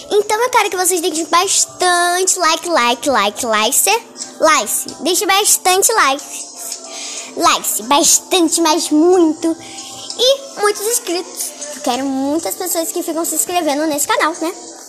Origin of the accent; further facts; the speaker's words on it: Campos dos Goytacazes, Rio de Janeiro, Brazil; born there; now in Rio das Ostras, Brazil; E eu moro em Rio das Ostras, só que eu nasci em Campos. Então eu tô em Campos na casa da minha avó.